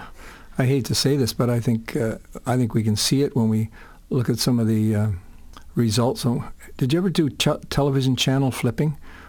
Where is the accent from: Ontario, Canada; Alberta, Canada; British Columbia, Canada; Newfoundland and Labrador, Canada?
Ontario, Canada; Toronto; No, I grew up in Toronto.